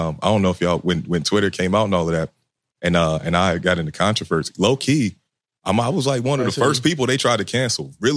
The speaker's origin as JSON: {"language": "English", "town": "Chicago", "region": "Illinois", "country": "United States", "said": "It's like, man, I'm from Chicago."}